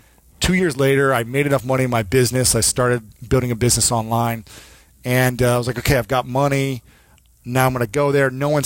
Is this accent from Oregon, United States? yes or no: no; Ohio, United States; And I go, hey, yeah … I'm from Ohio. I'm here to learn team handball and make the USA national team and go to the Olympics.